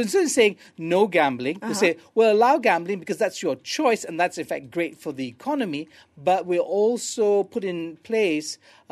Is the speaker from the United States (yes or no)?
no; Singapore; I grew up in Singapore